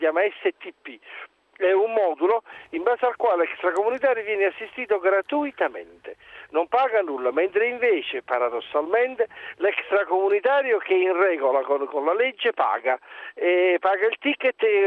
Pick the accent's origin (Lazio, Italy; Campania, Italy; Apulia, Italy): Campania, Italy; Naples; io sono napoletano e mi trovo in perfetta sintonia con lei